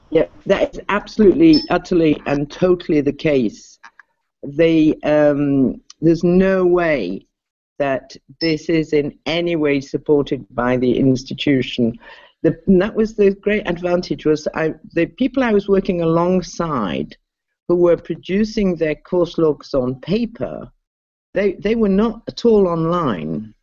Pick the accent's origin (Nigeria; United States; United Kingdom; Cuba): United Kingdom; England; And because we're English in a science university, we're kind of like out of mainstream anyway.